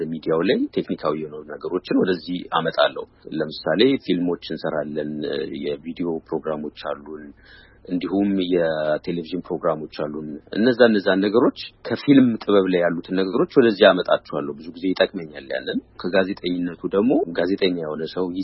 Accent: Addis Ababa, Ethiopia; now in abroad; ውጭ ሀገር ብኖርም ያደግኩት ትልቅ እስኮን ድረስ የኖርኩት ኢትዮጵያ ውስጥ ነው፣ አዲስ አበባ ነው።

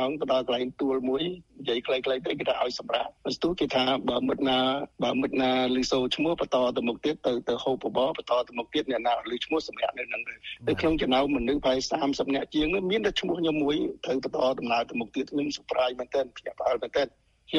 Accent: Kampong Cham, Cambodia; born there; ខ្ញុំកើតនៅក្នុងប្រទេសទៀតខ្ញុំក្រោអប់ក្នុងប្រទេសនៅខេត្តកំពង់ចាម

